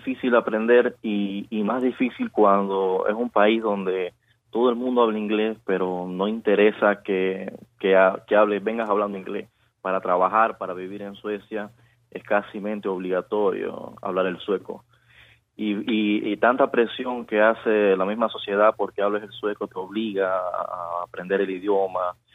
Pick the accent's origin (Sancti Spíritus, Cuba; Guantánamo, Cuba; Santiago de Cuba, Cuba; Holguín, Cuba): Holguín, Cuba; yo soy de Holguín, de allá de la parte de Oriente